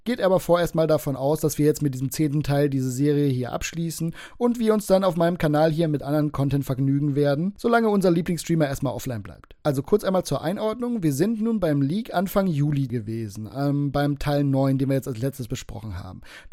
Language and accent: German; Northern Germany, Germany; Ich war nämlich kurzfristig in München, was für mich als Norddeutscher schon außerhalb des Landes ist